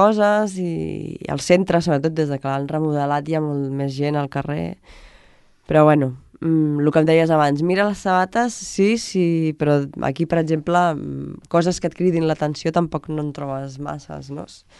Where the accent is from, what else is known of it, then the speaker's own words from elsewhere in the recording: Santa Perpètua de Mogoda, Catalonia, Spain; also born or lived in Barcelona / London / Canet; primer vaig néixer a Santa Perpètua, després Castellà, després Santa Perpètua, després Barcelona, després Londres, després Canet, també he estat... A Barcelona un altre cop, ara a Santa Perpètua, o sigui, cada any, dos anys, sembla que canvio.